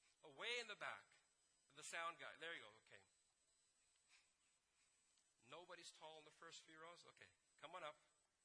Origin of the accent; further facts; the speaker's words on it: Canada; Now, I'm a Canadian, so when I read that somebody touched the hem of his garment, I think like a Canadian.